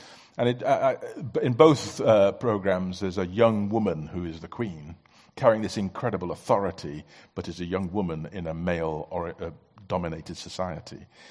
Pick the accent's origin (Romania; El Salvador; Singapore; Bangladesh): Bangladesh; I grew up in Bangladesh. My father was a medical missionary there.